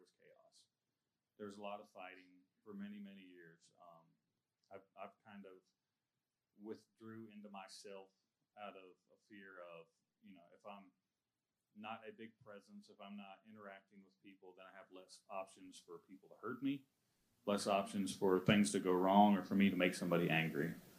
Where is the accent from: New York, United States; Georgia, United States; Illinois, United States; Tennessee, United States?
Georgia, United States; Acworth; So me and my brother, we grew up in Cobb County, in a little area called Due West Ackworth. Went to Due West Elementary